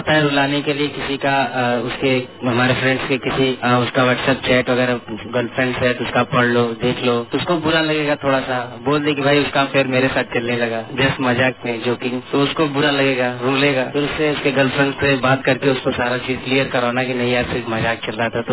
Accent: Azamgarh, Uttar Pradesh, India; मैं आजमगढ़ का रहने वाला हूँ

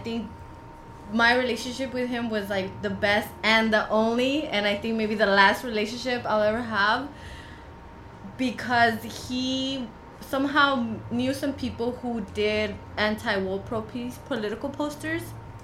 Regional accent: Highland Park, California, United States; Franklin. I grew up in Highland Park.

